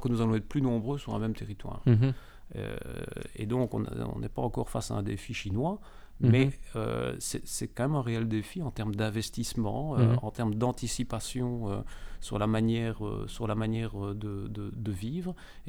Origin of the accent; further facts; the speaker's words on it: Liège, Wallonia, Belgium; Quand on est liégeois et qu'on vous propose de prendre en charge le développement de la ville